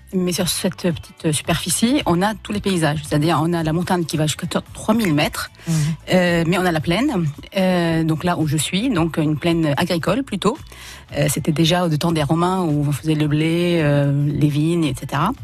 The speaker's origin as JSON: {"language": "French", "region": "Beqaa", "country": "Lebanon", "tie": "born or raised there", "second_language": "French", "moved": "as an adult", "lives_now": "France", "said": "Donc, je suis née dans la Beka, qui est une plaine au Liban. Donc, j'ai vécu jusqu'à mes 24 ans."}